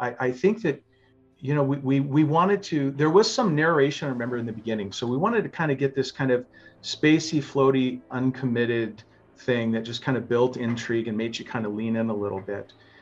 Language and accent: English; United States; I was, being an American, we had Star Trek and the Brits had Doctor Who.